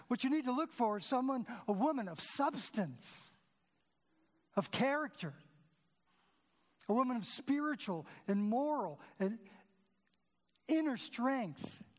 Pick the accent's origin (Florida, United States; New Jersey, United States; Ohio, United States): Ohio, United States; So we came home from Minnesota to Ohio for a weekend.